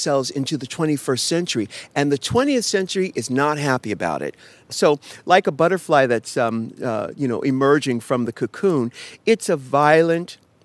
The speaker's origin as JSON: {"language": "English", "town": "San Diego", "region": "California", "country": "United States", "said": "when I was a kid, I'm from San Diego, I would take the bus out to the beach."}